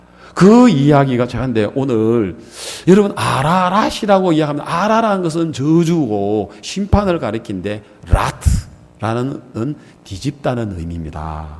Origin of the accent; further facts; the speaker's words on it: South Korea; 저는 한국에서 온 목사인데